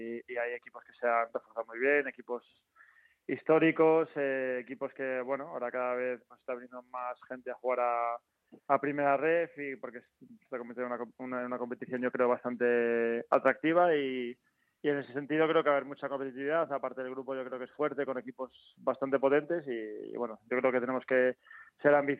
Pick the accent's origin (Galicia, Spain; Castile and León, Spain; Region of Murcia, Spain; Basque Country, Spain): Galicia, Spain; Sí, además que yo que soy gallego, está cerquita